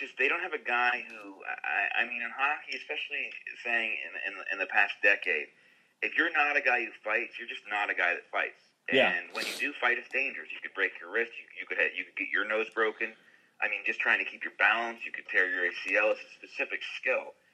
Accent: Pennsylvania, United States; I watch football very sparingly because I'm from Western PA, so it's the rules.

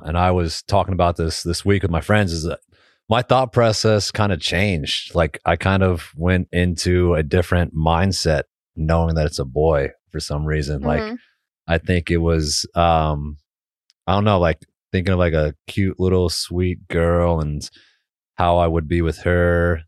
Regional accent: Windsor Locks, Connecticut, United States; Locks, I'm from Windsor Locks, Connecticut.

